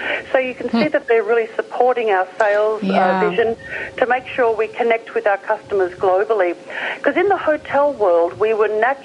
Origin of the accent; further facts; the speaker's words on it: Australia; It is. You got it right. Well done. I'm an Aussie.